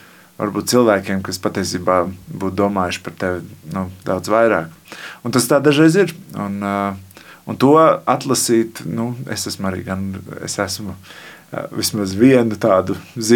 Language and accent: Latvian; Riga, Latvia; born there; Jā, es esmu rīdzinieks un to arī darīšu.